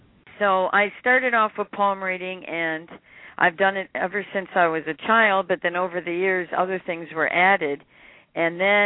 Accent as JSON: {"language": "English", "town": "Detroit", "region": "Michigan", "country": "United States", "tie": "born or raised there", "lives_now": "La Mesa, United States", "said": "Well, to start off, I'm originally from Detroit, Michigan, for all you Michiganders out there, and I know they're a bit cold with the weather. I'm in Southern California now, a little bit outside of San Diego. It's a little town called La Mesa."}